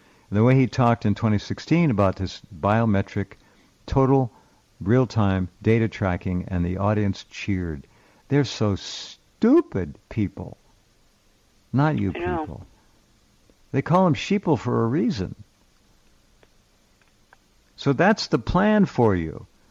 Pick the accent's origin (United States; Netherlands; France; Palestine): France; We are from France. Natural medicine is prohibited here and unknown.